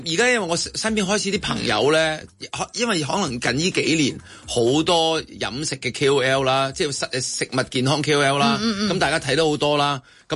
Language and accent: Cantonese; China; 外国人同我哋中国人又唔同喎